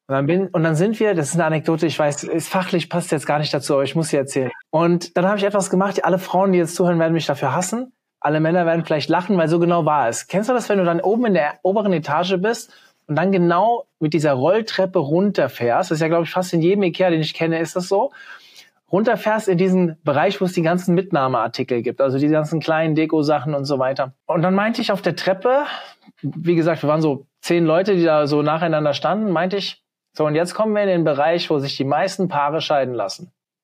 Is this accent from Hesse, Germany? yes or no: yes; Hofheim, Hesse, Germany; Dann kennst du wahrscheinlich tatsächlich meine Heimatstadt. Weil ich glaube, die Deutschlandzentrale ist bei uns in Hofheim, oder?